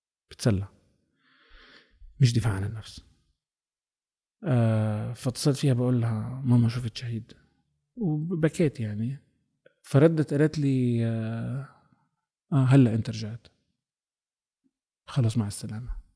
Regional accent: Australia; also born or lived in Kuwait; خلقت بالكويت بس عشت طول طفولتي باستراليا وكبرت باستراليا

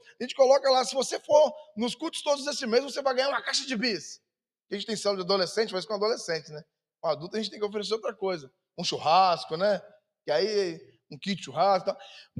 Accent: Governador Valadares, Minas Gerais, Brazil; Eu sou de Minas Gerais e lá de Valadares, a gente ia, todas as férias a gente ia para o interior

